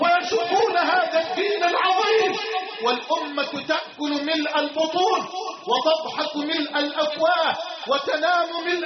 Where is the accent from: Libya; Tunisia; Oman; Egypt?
Egypt; Dikirnis, Dakahlia; وأنا لا أخاطب آبائي وأحبابي من أهلي في بلدتنا ومركزنا في مركز ذكرنس فحسب